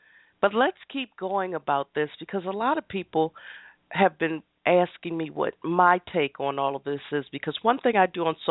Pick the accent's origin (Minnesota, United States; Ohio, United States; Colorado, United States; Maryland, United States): Maryland, United States; Baltimore; Let me start off by saying this. I grew up on Pratt Street in, you guessed it, Baltimore, Maryland. I have a right to talk about my city.